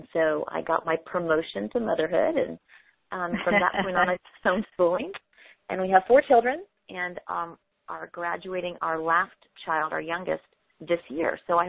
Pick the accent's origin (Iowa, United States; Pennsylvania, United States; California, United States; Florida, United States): Florida, United States; Well, I grew up in Florida and live in Orlando